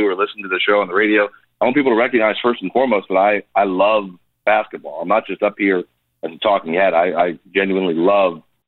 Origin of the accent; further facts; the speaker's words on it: New Jersey, United States; I had the opportunity to work at a college radio station in where I grew up in New Jersey.